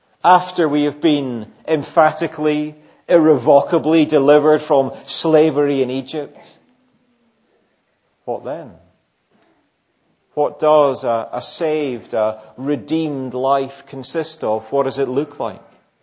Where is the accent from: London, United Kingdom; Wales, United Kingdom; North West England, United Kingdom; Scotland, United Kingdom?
Scotland, United Kingdom; But perhaps being a Scottish Presbyterian, I was drawn to the grumbling that was going on in these verses.